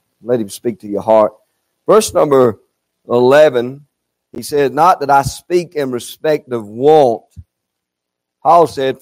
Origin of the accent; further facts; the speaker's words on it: North Carolina, United States; We are from North Carolina.